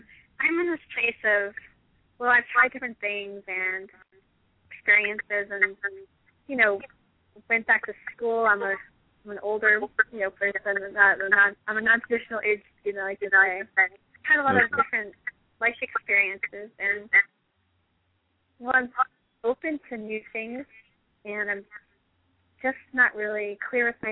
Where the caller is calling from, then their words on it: Massachusetts, United States; Oh, I'm in Massachusetts.